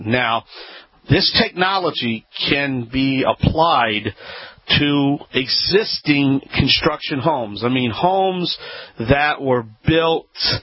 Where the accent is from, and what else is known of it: Louisiana, United States